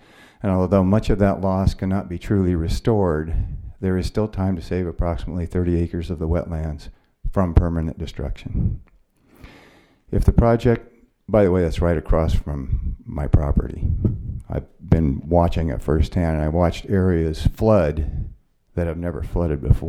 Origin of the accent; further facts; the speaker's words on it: Willits, California, United States; from Willits. I'm a lifetime Willits resident.